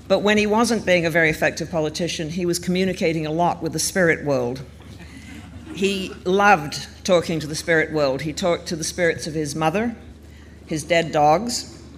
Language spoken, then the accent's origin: English; Canada; as a Canadian.